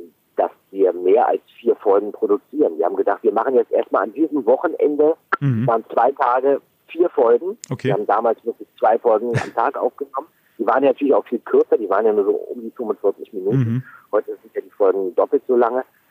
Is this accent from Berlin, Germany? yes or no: yes; Berlin, Germany; Ich bin aus Berlin, Olli ist auch aus Berlin, Jens wohnt in Hamburg.